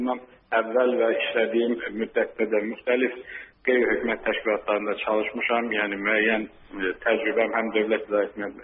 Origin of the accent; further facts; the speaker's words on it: Saatly District, Azerbaijan; Mən ümumiyyətlə Saatlı rayonunda doğulub böyümüşəm və indi 50 yaşım var.